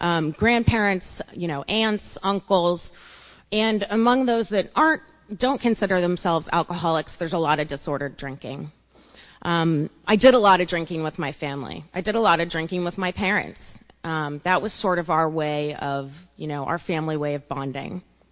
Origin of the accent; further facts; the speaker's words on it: Kansas City, United States; I grew up in Kansas City, a place most of you probably haven't been. I was the oldest of four children